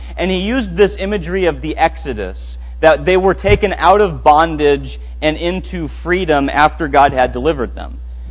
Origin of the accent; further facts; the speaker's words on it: Minnesota, United States; Growing up in Minnesota, where we have 10,000 lakes, I was surrounded by a lot of fresh water, and it rained a lot there.